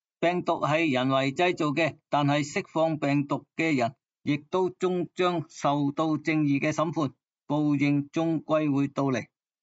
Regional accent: Guangdong, China; 即是我们广东人的一句说话

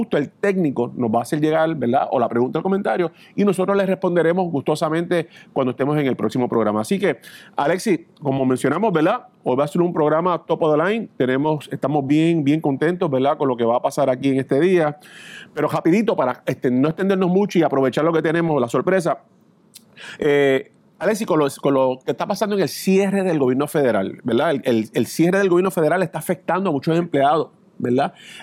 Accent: Isabela, Puerto Rico; De hecho, yo soy Gallito de Isabel, así que estamos.

